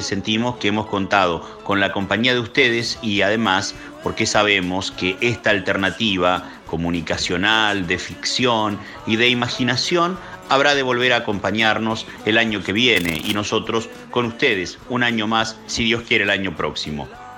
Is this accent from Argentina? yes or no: yes; Concepción del Uruguay, Entre Ríos, Argentina; accent: Entre Ríos; Lo que sí no cambia es nuestro acento, muy entrerriano, muy de la costa del Uruguay, desde el Río de los Pájaros, desde la histórica.